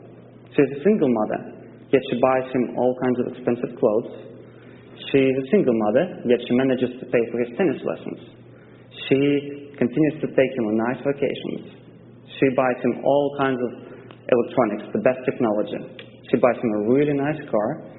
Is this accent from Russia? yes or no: yes; Russia; English is a second language; I have an accent. This is not a speech impediment. I speak like this because I'm from Russia.